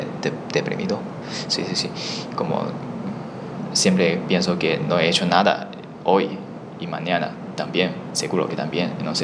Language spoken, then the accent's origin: Spanish; China; Spanish is a second language; moved away; cuando yo me fui de China. Aquí estoy un poco más, no sé, cómodo o libre.